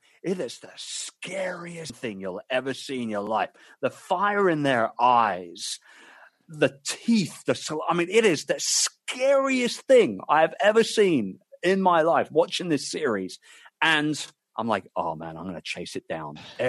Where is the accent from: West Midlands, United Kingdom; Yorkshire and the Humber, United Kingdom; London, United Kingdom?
London, United Kingdom; in my hometown of London.